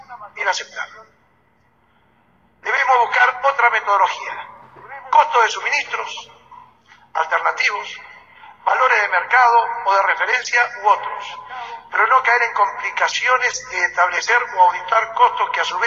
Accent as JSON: {"language": "Spanish", "region": "Neuquén", "country": "Argentina", "said": "Y somos los neuquinos los más perjudicados por ello como principal provincia productora de gas natural."}